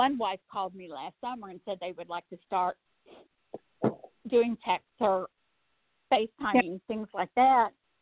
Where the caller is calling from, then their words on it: New York, United States; I'm from New York.